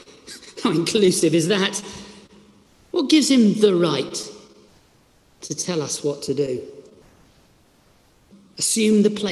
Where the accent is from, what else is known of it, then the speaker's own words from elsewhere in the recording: South West England, United Kingdom; accent: Cornish; I don't know how my Cornish accent is there. Sounding quite Dutch, I think.